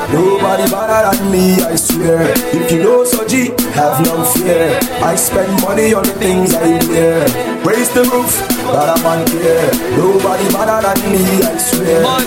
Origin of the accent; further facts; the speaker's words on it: Nigeria; I come from West Africa, Nigeria.